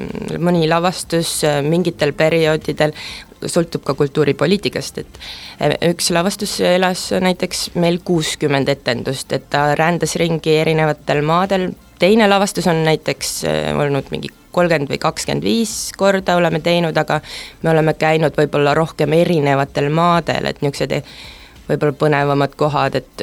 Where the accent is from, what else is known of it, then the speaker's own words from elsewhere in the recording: Pärnu, Pärnu County, Estonia; also born or lived in Tallinn; Pärnu on mu kodulinn.